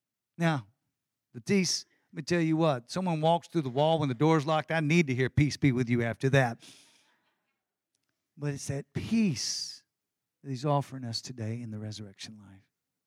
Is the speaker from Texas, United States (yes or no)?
yes; Texas, United States; I'm a Texan.